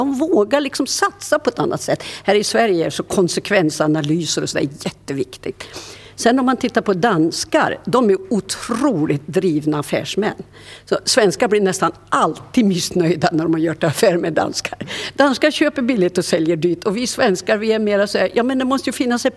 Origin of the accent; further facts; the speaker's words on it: Mauritius; jag har haft förmånen att få växa upp utomlands. Min far var meteorolog, och när jag var 5 år gammal så fick han arbete på Mauritius, det ö-indiska oceanen